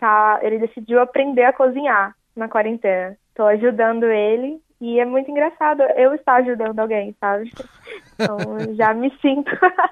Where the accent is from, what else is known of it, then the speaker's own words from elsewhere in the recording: Salvador, Bahia, Brazil; now in São Paulo, Brazil; eu estou há um ano morando em São Paulo, e eu sou de Salvador